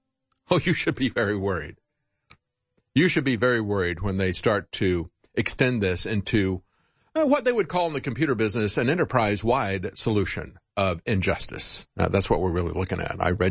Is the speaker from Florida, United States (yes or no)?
yes; Florida, United States; I grew up in Florida.